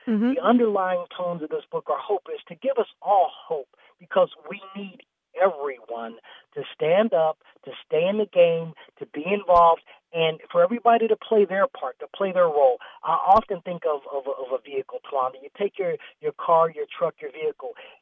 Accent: West Virginia, United States; I'm from West Virginia, a small place there, you know, the Appalachian is really tough.

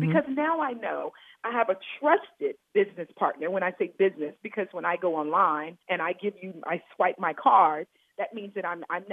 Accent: Memphis, Tennessee, United States; growing up in Memphis, Tennessee

